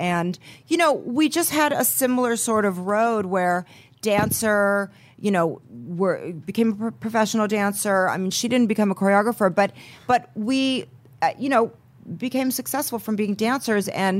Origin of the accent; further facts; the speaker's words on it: Van Nuys, California, United States; also born or lived in Sherman Oaks; I would say no, I was born in Sherman Oaks, but then I realized, okay, well, I was, but. I'm from Van Nuys